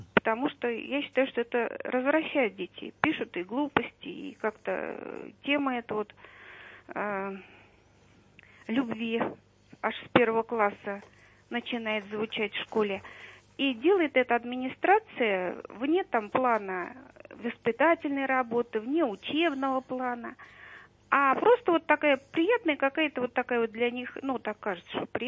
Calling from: Moscow, Russia

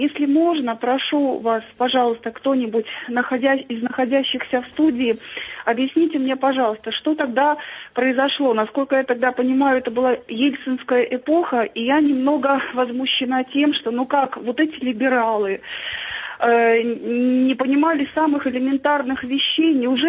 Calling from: Mogilev, Mogilev Region, Belarus; Я звоню из Белоруссии, города Могилева.

